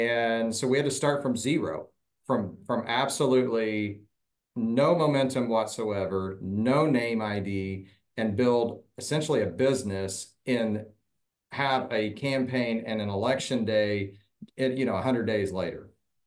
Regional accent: Richmond, Indiana, United States; now in Greenwood, United States; I grew up in Richmond, Indiana, which is also in the 6th District.

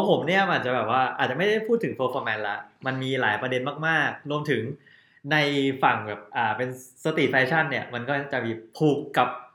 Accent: Chanthaburi, Thailand; บ้านผมอยู่จังหวัดจันทบุรีซึ่งมันใกล้ๆใกล้ๆฝั่งอรันโดยอรันนะก็คือโรงเกลือนั่นแหละมันคือโรงเกลือ

